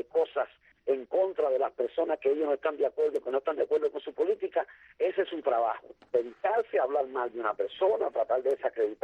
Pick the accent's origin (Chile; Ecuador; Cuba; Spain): Cuba; yo estoy hablando como un cubano ingenuo, como un cubano que todavía cree que puede haber una solución para su país